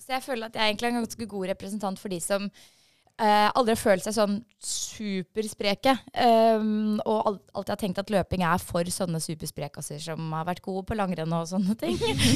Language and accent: Norwegian; Hønefoss, Buskerud, Norway; Jeg er fra Hønefoss, så det er på en måte vi...